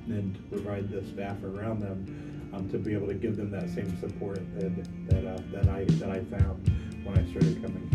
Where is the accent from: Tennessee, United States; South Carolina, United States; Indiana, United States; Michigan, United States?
Indiana, United States; Indianapolis; Basically, I grew up here on the Nary side of Indianapolis. I grew up in a very unstable home.